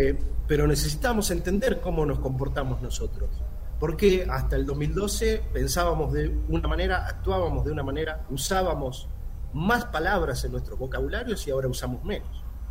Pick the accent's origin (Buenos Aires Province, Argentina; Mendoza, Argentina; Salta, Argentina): Salta, Argentina; decidí volver a Salta, y siempre triunfando yo como un campeón, apostando al país. porque es mi tierra